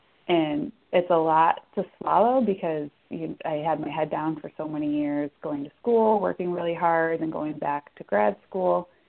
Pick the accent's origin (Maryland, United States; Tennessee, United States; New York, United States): New York, United States; also born or lived in Florida / Washington, D.C.; I grew up in the Western New York area, and then after college, I moved down to Florida for a number of years, and then up to the D.C. area, and then back to Western New York for probably about 4 years.